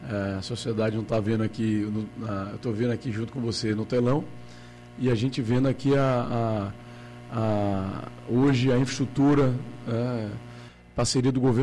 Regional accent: Paulo Afonso, Bahia, Brazil; born there; botei 47 milhões lá para ajudar a fazer o hospital que eu nasci lá em Paulo Afonso.

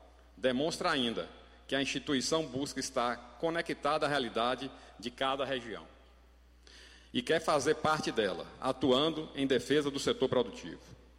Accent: Vitória da Conquista, Bahia, Brazil; Agora aqui eu falo como a Envic, conquistense e apaixonado por minha terra.

